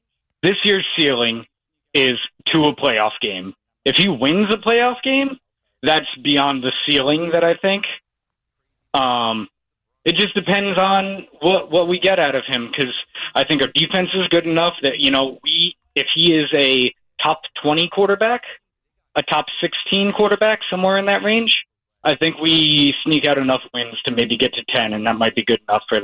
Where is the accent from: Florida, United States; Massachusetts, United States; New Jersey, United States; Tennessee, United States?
New Jersey, United States; because, you know, I grew up in New Jersey. Like, my dad's a Giants fan.